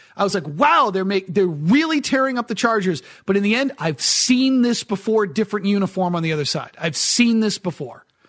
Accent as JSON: {"language": "English", "region": "New England", "country": "United States", "tie": "born or raised there", "said": "and I grew up in New England, I know this. I got a lot of friends who are still there."}